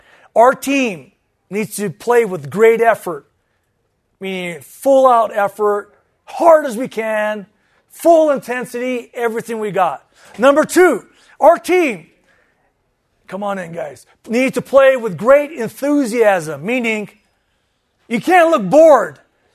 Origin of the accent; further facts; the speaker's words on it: California, United States; I'm from Southern California.